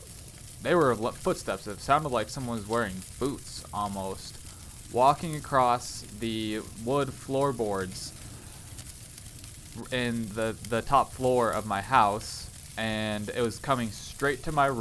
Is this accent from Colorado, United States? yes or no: yes; Evergreen, Colorado, United States; grew up in a haunted house myself. There was just something kind of off about the place I lived. I'm from Evergreen, Colorado, a small mountain town, and I kind of lived in the woods a little bit.